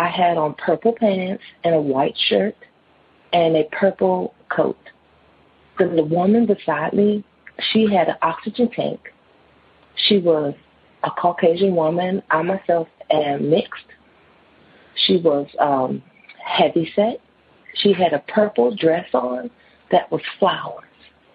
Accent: Washington, District of Columbia, United States; I'm from Washington, D.C.

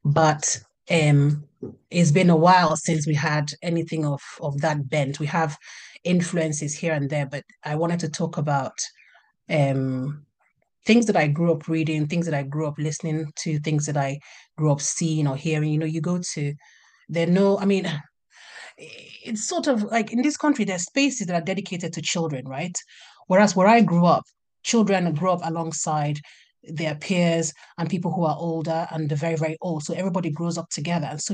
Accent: Nigeria; I am Nigerian, because I'm Igbo

